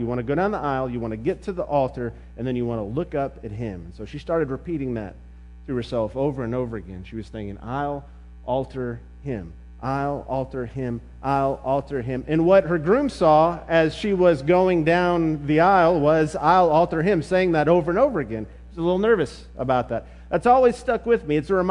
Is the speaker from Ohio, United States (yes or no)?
no; Memphis, Tennessee, United States; Growing up in Memphis, I can remember when you'd have the anniversary